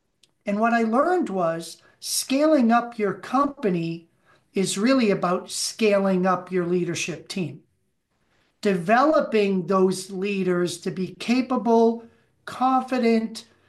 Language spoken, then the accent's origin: English; Boston, Massachusetts, United States